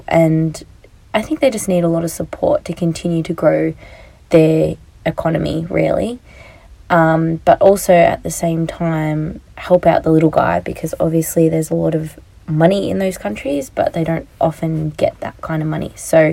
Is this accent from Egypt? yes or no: no; Australia; I'm just an Australian girl with the world at her feet, working in public relations and communications